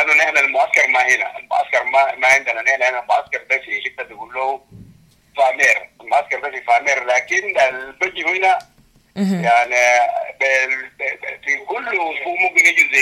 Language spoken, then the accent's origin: Arabic; Sudan; now in South Sudan; احنا جالية سودانية في ولاية الوحدة.